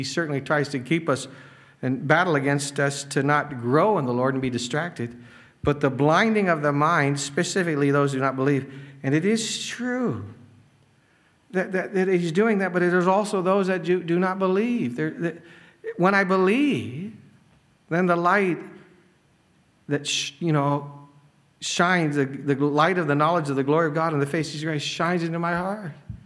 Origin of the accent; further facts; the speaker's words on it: United States; I'm an American.